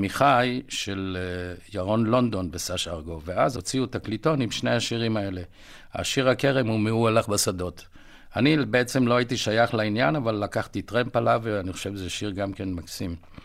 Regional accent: Afikim, Northern District, Israel; אני נולדתי בקיבוץ אפיקים בשנת 36, היו אז מאורעות 36.

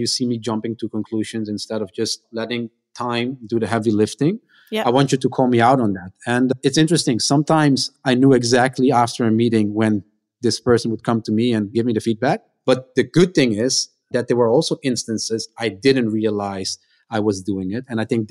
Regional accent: Netherlands; English is a second language; So picture this, a short brown kid growing up in the Netherlands.

